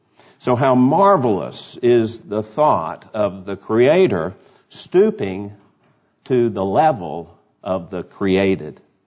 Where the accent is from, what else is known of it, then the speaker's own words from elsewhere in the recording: Dallas, Texas, United States; born there; And then I pointed out, with my customary pride, I was born in Dallas.